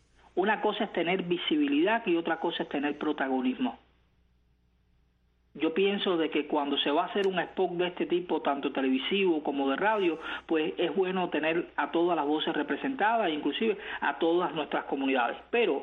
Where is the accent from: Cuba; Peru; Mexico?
Cuba; a mi parte como cubano, a mis derechos como cubano.